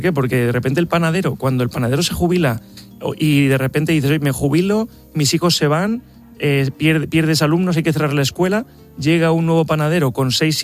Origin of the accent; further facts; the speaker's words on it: Alicante, Valencian Community, Spain; also born or lived in Paris; Yo he vivido en París, salí de ahí espantado. O sea, yo, París es precioso, pero para visitarlo. Me vine a Alicante, que es mi tierra, estoy encantado de estar en Alicante